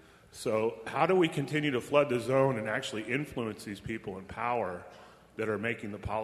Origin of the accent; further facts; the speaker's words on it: California, United States; I'm from California.